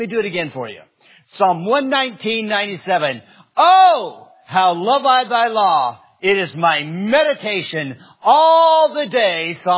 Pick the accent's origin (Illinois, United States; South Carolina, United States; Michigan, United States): South Carolina, United States; Greenville; I'm from Greenville, South Carolina. Flew here yesterday.